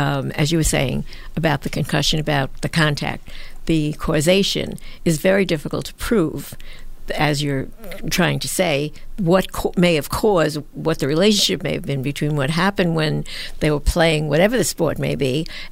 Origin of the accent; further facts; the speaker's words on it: New York, United States; let's say I'm a Yankee fan, let's say, because I grew up in New York